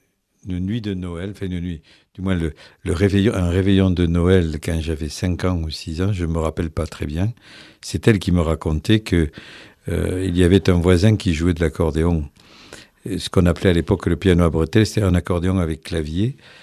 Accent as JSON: {"language": "French", "region": "Southern France", "country": "France", "said": "Il y a un côté troubadour, effectivement, puisque je suis du Midi"}